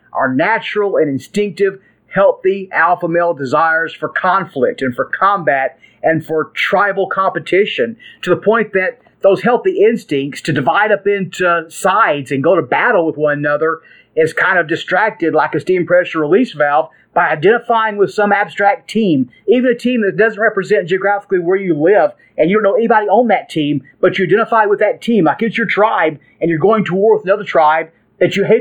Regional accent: Arkansas, United States; I was raised in the South where football is huge, and I grew up playing football

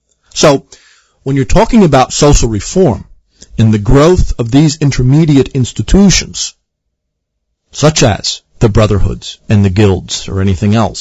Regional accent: Ireland; I have a strong Irish nationalist and Celtic streak in me, being an Irishman myself.

